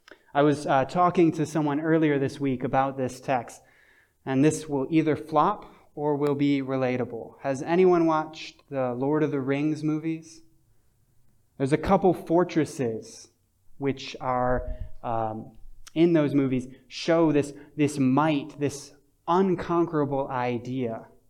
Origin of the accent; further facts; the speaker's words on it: Michigan, United States; I come from Michigan, so we don't have mountains.